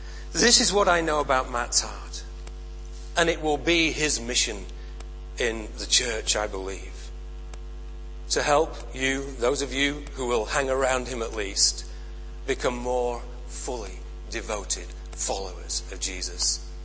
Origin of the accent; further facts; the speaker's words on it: Yorkshire and the Humber, United Kingdom; I know we're in Yorkshire, but I'm a Yorkshireman.